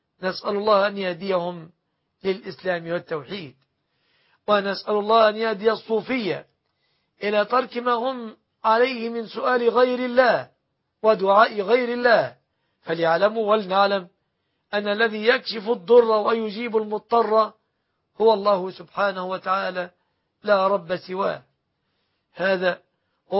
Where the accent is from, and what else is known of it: Egypt